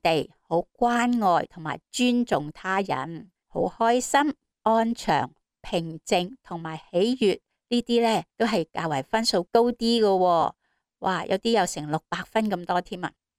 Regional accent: China; 我哋中国人都讲啦，怒气伤肝啊

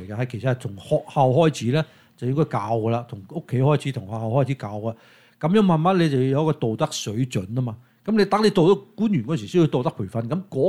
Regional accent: China; 咁我哋中國人有一句話叫做雞髀打牙牙夠軟啊嘛

